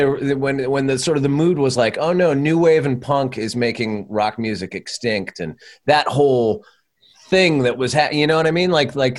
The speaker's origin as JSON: {"language": "English", "town": "Santa Barbara", "region": "California", "country": "United States", "tie": "born or raised there", "said": "And I grew up in Santa Barbara, so I was coming down to see gigs at, like, the Country Club and Troubadour and all that stuff."}